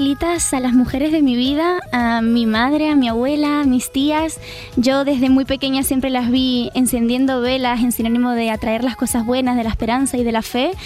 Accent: Gáldar, Canary Islands, Spain; que vivió en la isla, en Gran Canaria, en Galdar, exactamente en mi pueblo

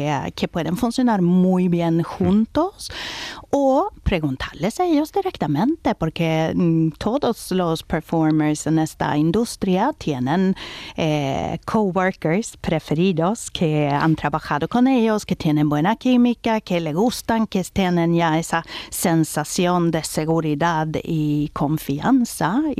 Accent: Sweden; Spanish is a second language; Es que yo, como soy sueca, a veces, ¿sabes? Los idiomas mezclo mucho.

